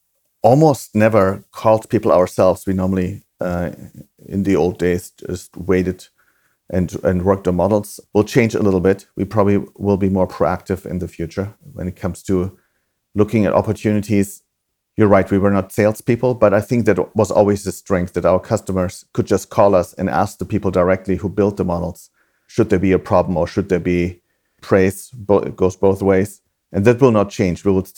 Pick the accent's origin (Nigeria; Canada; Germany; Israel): Germany; English is a second language; moved away as an adult; also born or lived in United States; now in London, United Kingdom; I'm from Germany originally, as you know. I moved to the States in my late 20s as part of my PhD.